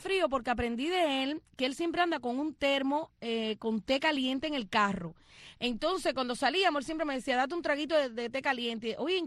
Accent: Ciego de Ávila, Cuba; also born or lived in Boyo Manso; yo me olvido que yo soy de Ciego de Ávila y recuerdo que nací en Boyo Manso

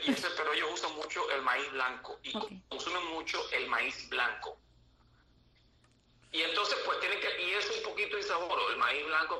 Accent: Manzanillo, Granma, Cuba; soy de Manzanillo.

